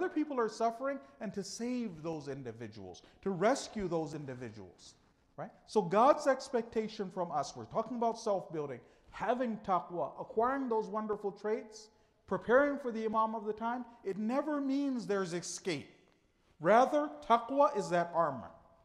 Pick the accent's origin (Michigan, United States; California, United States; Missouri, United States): Michigan, United States; Dearborn; I'm from Dearborn, so there's a lot of mu'mineen, alhamdulillah, over there in Dearborn. For some individuals, they're not used to someone who's African-American being Muslim or being Shia.